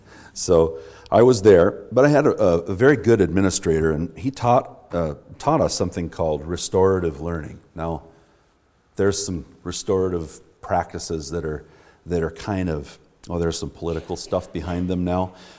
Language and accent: English; Duluth, Minnesota, United States; I'm, as Brian said, I'm from Duluth.